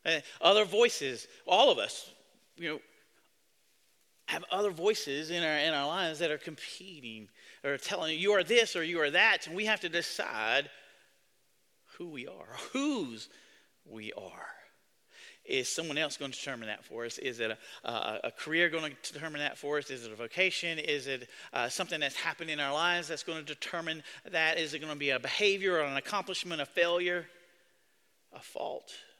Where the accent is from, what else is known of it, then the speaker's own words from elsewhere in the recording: Climax, North Carolina, United States; also born or lived in Savannah, United States / Atlanta, United States; I grew up in Climax, North Carolina. Now, when I lived in Savannah, Georgia, and then later on at school in Atlanta at Emory, people always ask you, where are you from?